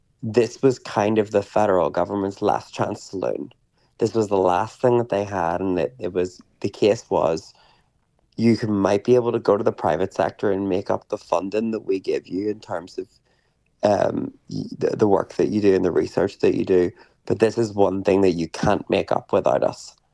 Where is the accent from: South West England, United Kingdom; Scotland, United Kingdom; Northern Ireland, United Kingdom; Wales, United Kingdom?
Northern Ireland, United Kingdom; I'm originally from the north. I'm from County Down.